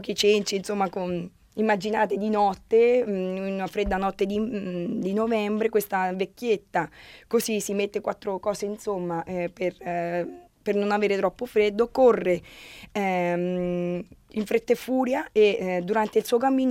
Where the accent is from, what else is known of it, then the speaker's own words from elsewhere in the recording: Lazio, Italy; io vengo da una zona vicino Roma, un piccolo paese di montagna